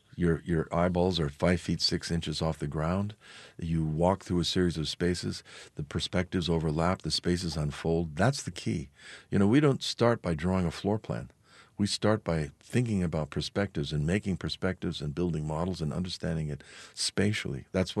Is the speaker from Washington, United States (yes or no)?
yes; Seattle, Washington, United States; I would say the Chapel of St. Ignatius in my hometown of Seattle, and the Nelson Atkins Museum